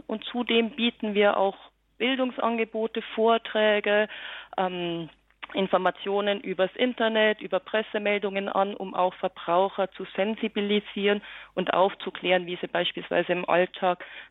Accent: Bavaria, Germany; Ich komme aus dem Bayerischen Wald.

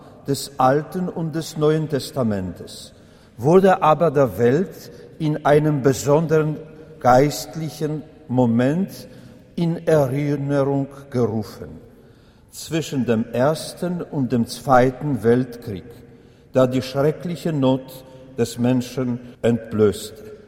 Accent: Kraków, Lesser Poland, Poland; German is a second language; Aber ich komme aus Krakau

